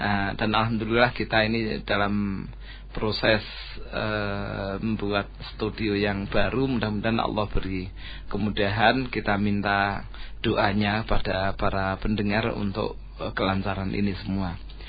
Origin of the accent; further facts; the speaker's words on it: Salatiga, Central Java, Indonesia; saya termasuk jarang yang libur karena saya sendiri juga asli Salatiga, juga dekat.